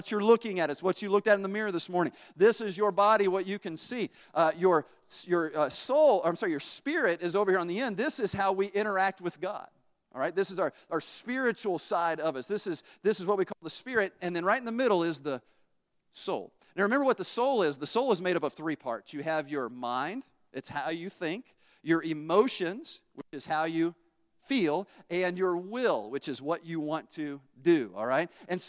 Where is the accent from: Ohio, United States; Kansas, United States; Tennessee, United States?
Tennessee, United States; I'm from Tennessee, though, all right?